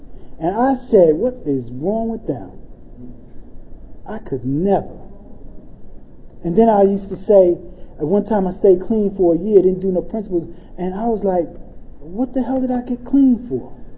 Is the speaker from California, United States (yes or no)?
no; Corona, New York, United States; also born or lived in Long Island City / New Jersey; because I'm originally from New York, from Corona, who moved to Long Island City, who hung out in Harlem, who then hung out in Astoria, and then moved to New Jersey, who then joined the Army